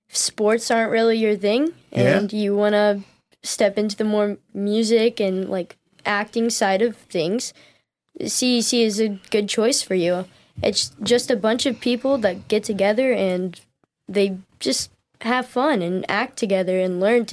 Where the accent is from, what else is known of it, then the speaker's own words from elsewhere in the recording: Campsville, United States; I'm from the north end of the county in Campsville.